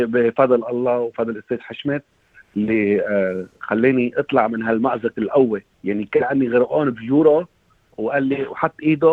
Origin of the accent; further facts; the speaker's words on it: Lebanon; moved away; جيت على من لبنان لهون ب 2002